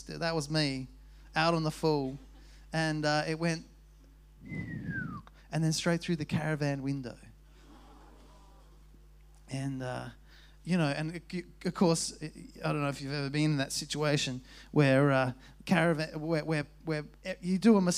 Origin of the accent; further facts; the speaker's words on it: Fulham, London, United Kingdom; And I grew up in Fulham, and there was more soccer there.